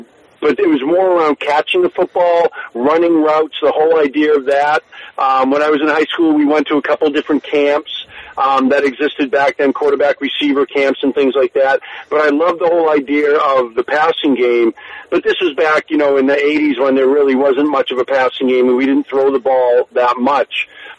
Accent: Natick, Massachusetts, United States; I grew up in Natick. I was born in Wellesley, grew up in Natick, and but my family was from Swampscott

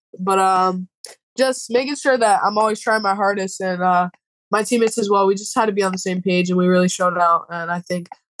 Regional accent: Lynn, Massachusetts, United States; So I'm from Lynn. I've grown up here my whole life.

